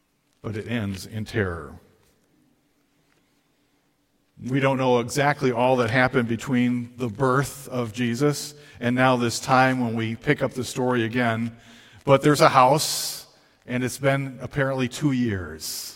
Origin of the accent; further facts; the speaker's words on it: Fulton, Illinois, United States; I grew up in Fulton, Illinois, 3,600 people. I lived on a farm. I sometimes call it a suburb.